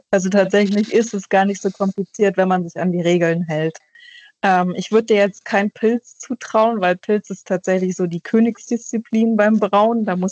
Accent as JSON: {"language": "German", "region": "Schleswig-Holstein", "country": "Germany", "tie": "born or raised there", "lives_now": "Hamburg, Germany", "said": "Ich bin in Nordfriesland groß geworden, da wird relativ gern Bier getrunken."}